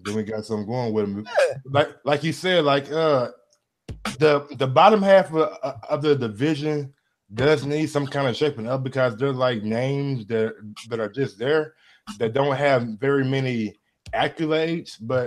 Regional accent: the South, United States; I'm from the South. I have no idea what shalom means.

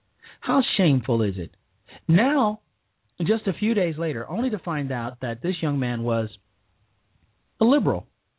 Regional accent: Chicago, Illinois, United States; my hometown of Chicago is experiencing a rather interesting situation.

